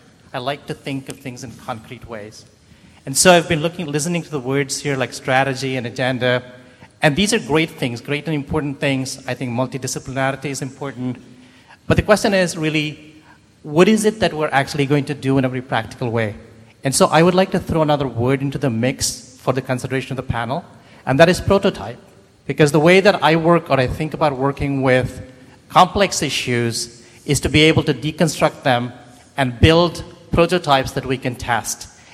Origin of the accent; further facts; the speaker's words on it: Chapel Hill, North Carolina, United States; I'm from Chapel Hill, by the way. I'm trained as an engineer